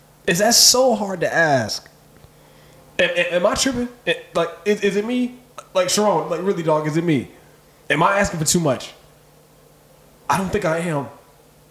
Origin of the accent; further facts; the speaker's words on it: Michigan, United States; But me, I'm a diehard Michigan fan. I'm from Michigan. Go blue all day, every day.